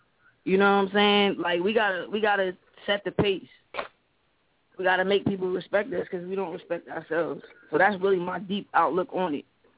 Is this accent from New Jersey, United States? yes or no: no; New York, United States; For the fact that I'm from New York and I still haven't had an opportunity to do a show where I'm actually from yet.